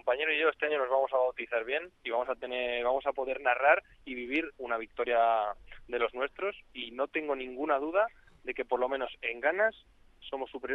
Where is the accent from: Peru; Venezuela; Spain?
Spain; Cuenca, Castilla-La Mancha; Vengo de Cuenca, o sea, estudio en la Universidad de Valladolid, pero soy de Cuenca, soy manchego de pura cepa